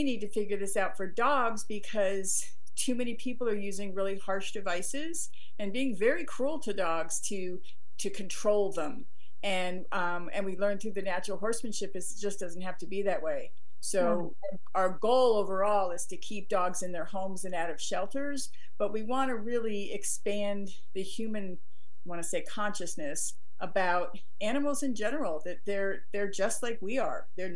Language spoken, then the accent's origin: English; East Coast, United States; I was raised on the East Coast with the hoity-toity highfalutin trainers